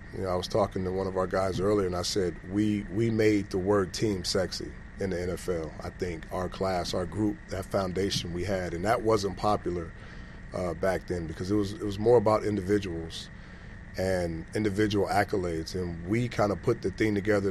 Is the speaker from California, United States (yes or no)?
yes; California, United States; I mean, I'm from the West Coast. I'm from California.